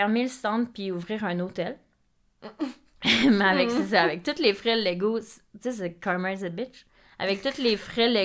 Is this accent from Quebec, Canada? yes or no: no; Nova Scotia, Canada; born there; moi aussi, je viens de la Nouvelle-Écosse, puis je sais que mes parents sont allés m'adopter en Nouvelle-Écosse.